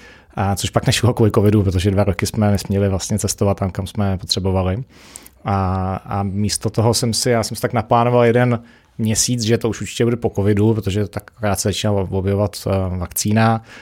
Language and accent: Czech; Prague, Czechia; já jsem z Prahy, jsem narozený v Praze